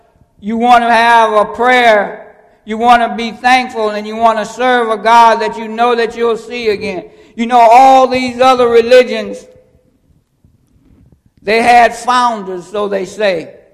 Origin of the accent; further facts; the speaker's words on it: England, United Kingdom; Since I'm English and I barely speak that so well, I simply say thank you